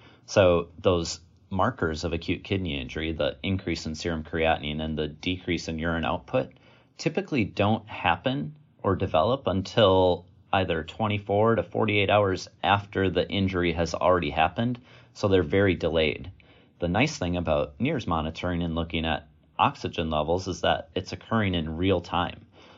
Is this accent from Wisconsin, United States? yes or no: yes; Wisconsin, United States; also born or lived in Virginia; I was born and raised in Wisconsin and did most of my training here at the University of Wisconsin in Madison all the way through my pediatric residency, and then finally escaped Wisconsin and went to Virginia